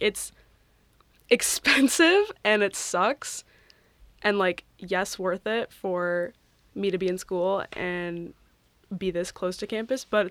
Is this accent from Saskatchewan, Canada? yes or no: no; Vancouver, British Columbia, Canada; I'm from Vancouver, so I have no option, obviously. I did res first year. I was living at Pittman, and now I live in an apartment right next to the DCC. I love living on campus.